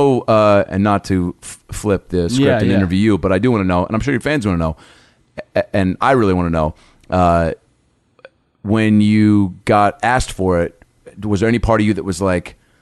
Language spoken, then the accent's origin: English; Seattle, Washington, United States; because look, I grew up in Seattle, and my folks, when they were together, we did both, you know, because my dad's not Jewish, mom is, and so we did both.